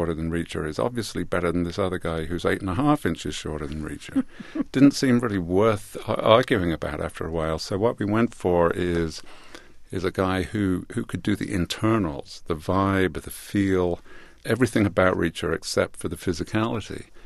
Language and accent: English; England, United Kingdom; I'm English, but my dad was Irish